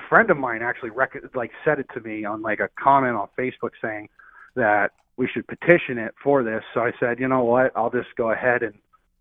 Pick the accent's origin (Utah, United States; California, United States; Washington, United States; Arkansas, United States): Washington, United States; Kent; I grew up in Kent. And my parents would drive me into Seattle for things when I was a kid